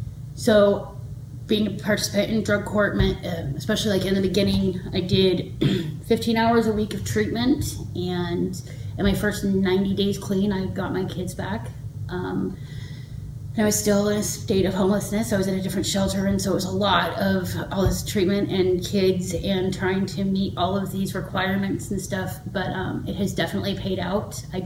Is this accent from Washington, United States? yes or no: yes; Longview, Washington, United States; I am 34 years old, and I'm from Longview, Washington, and I have 4 children.